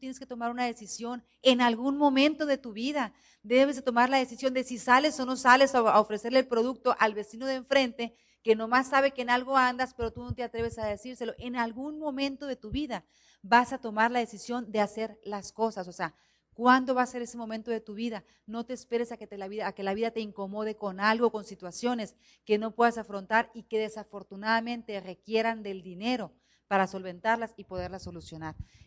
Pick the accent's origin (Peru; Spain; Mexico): Mexico; Guaymas, Sonora; yo soy de Guaymas